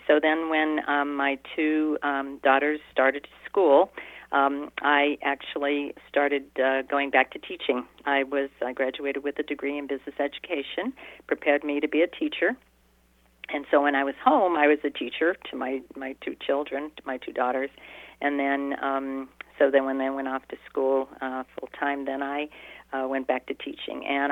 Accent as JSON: {"language": "English", "region": "Pennsylvania", "country": "United States", "tie": "born or raised there", "moved": "yes", "lives_now": "Wheaton, United States", "said": "move away from my hometown and all the family that I had in the area in Pennsylvania."}